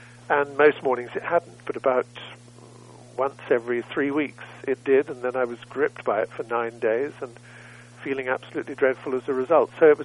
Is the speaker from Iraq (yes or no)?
no; United Kingdom; now in United States; I'm British, as you might be able to tell, and I'm an American now, but I was brought up in Britain